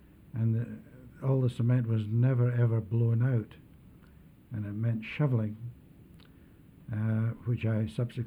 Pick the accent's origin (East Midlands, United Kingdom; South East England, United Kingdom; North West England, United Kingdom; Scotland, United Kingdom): Scotland, United Kingdom; Moffat; accent: Scottish; Moffat in Dumfriesshire, in south of Scotland, yes.